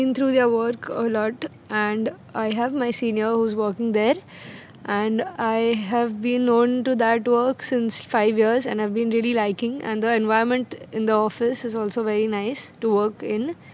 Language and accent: English; Pune, Maharashtra, India; I'm from Pune, Maharashtra.